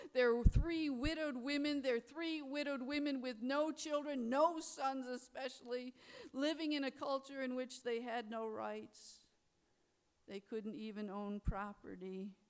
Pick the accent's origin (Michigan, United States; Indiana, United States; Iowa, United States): Michigan, United States; Detroit; I'm from Motown.